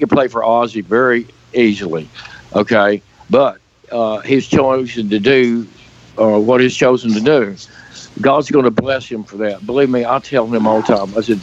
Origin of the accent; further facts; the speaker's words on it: Oklahoma, United States; No, I'm from Oklahoma.